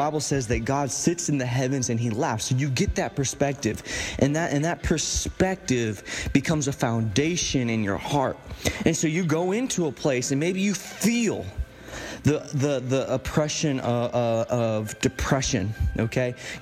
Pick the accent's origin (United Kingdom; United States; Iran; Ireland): United States; Tampa, Florida; So, for example, I'm from Tampa, Florida. It got to the point, guys, where you could blindfold me and I would know where I was at in Tampa based on what I felt.